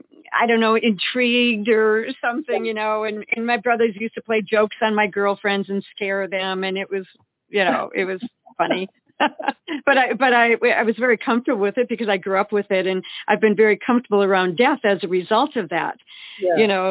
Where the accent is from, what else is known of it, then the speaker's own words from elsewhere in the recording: Eau Claire, Wisconsin, United States; We grew up in Eau Claire, Wisconsin.